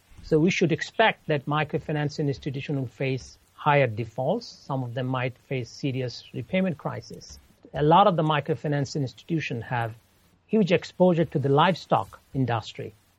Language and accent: English; Bangladesh; now in United States; As you know, I'm from Bangladesh. I still have families there, even though I'm a U.S. citizen right now.